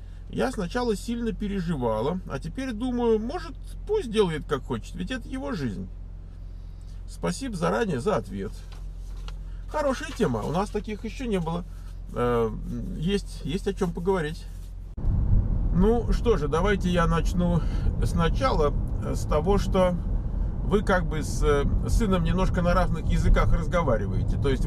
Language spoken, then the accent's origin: Russian; Kemerovo, Kemerovo Oblast, Russia; Я из Сибири, город Кемерово.